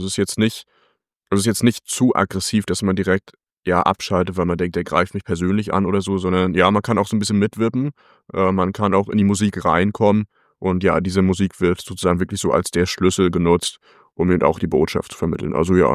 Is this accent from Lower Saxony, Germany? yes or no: no; Mecklenburg-Vorpommern, Germany; ich komme ja auch aus Mecklenburg-Vorpommern.